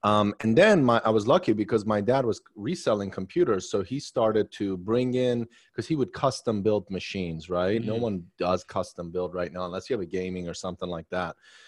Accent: Maryland, United States; Yeah, so I was I grew up in Maryland. I was seven. And then I lived in Arlington for a while because we're in a tri-state area.

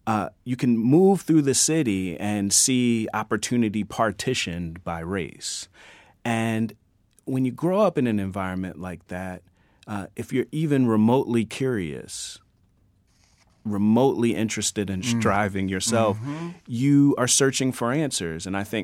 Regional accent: Baltimore, Maryland, United States; I grew up in Baltimore

